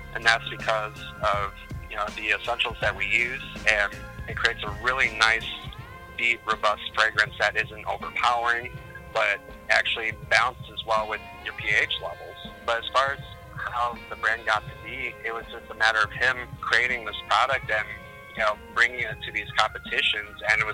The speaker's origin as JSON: {"language": "English", "region": "Michigan", "country": "United States", "said": "and of course I'm from Michigan originally, so, you know, the lakeshore effect in the summers there, the heat gets pretty gnarly."}